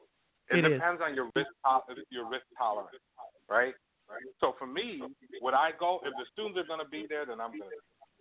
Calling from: Toronto, Ontario, Canada; I'm actually calling you from Toronto.

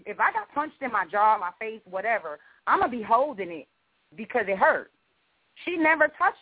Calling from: Jacksonville, Florida, United States; Jacksonville. Hi, this is

